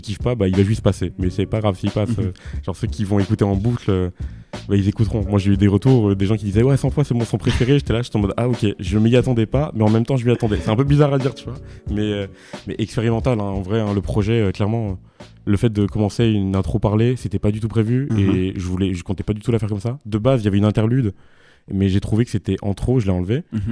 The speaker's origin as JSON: {"language": "French", "town": "Fougères", "region": "Brittany", "country": "France", "tie": "born there", "said": "alors je suis breton."}